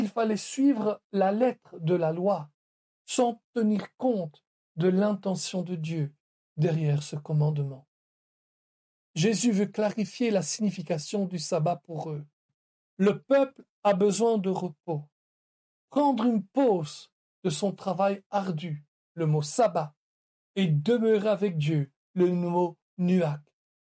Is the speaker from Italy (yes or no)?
yes; Italy; French is a second language; Bon, je suis italien, je peux le dire.